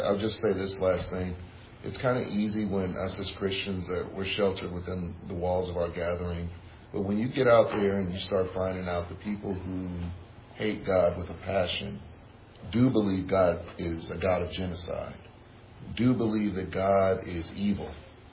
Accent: San Francisco, California, United States; I grew up in San Francisco, and I know a lot of people who have that worldview.

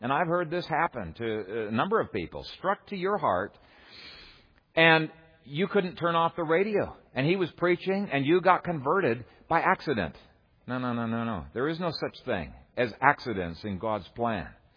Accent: Canada; now in United States; I came from Canada. She came from Omaha

